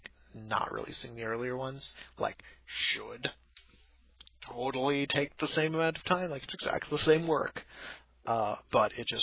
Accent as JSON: {"language": "English", "region": "Wisconsin", "country": "United States", "said": "I'm from Wisconsin, which is sort of baby Russia, not in the sense that everyone from Russia moved there, but in the sense that it's sort of Russia for babies. So it's still pretty hardcore and pretty cold"}